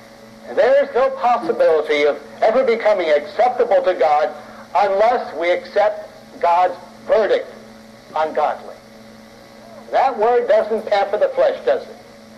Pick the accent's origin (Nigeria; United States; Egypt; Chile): United States; Philadelphia, Pennsylvania; Now, I'm a city slicker. I was raised in Philadelphia.